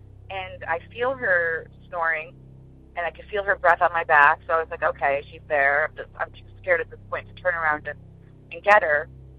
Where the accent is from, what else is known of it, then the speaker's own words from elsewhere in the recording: Connecticut, United States; So I'm from Connecticut, and growing up, my father actually had our home built. He had it built in 1984. So later that year, we moved in, and to this day, my family still is in this house.